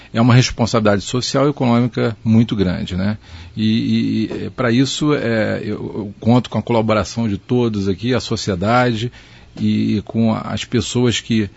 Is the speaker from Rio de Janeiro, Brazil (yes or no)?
yes; Niterói, Rio de Janeiro, Brazil; moved away; also born or lived in Maringá; Eu sou de Niterói, mas a minha segunda cidade é Maringá. Eu morei em Maringá entre 98 e 2007.